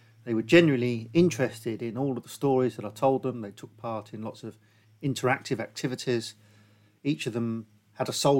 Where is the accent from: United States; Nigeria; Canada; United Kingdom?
United Kingdom; Northampton, East Midlands; And as we said, we're from Northampton, and it was the Northamptons that took this German bastion.